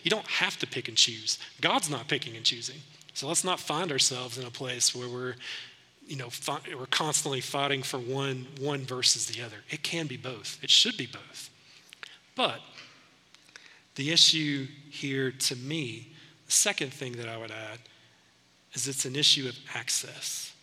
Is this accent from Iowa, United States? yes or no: no; Tennessee, United States; also born or lived in Seattle; I grew up in Tennessee. Over the course of 25 years of being married, we've moved around some. We've lived in some different places. Lived in Seattle for about 6 years. That was way different than East Tennessee.